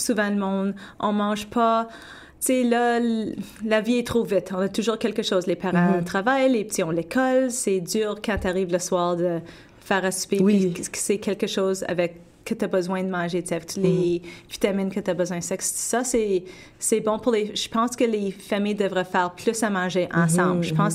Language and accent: French; Quebec, Canada; Moi, je viens de l'Outaouais. Mm-hmm. Ça fait que nous autres, moi, je suis née en 1974.